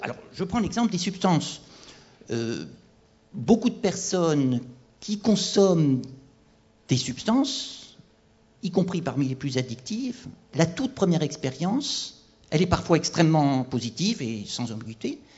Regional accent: Bordeaux, Nouvelle-Aquitaine, France; moi je suis bordelais, donc forcément le vin, c'est bon.

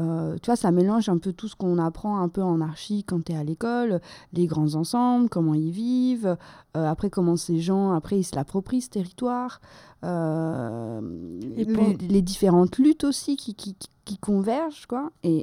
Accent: Grand Est, France; now in Marseille, France; moi, à la base, je suis Lorraine, tu vois.

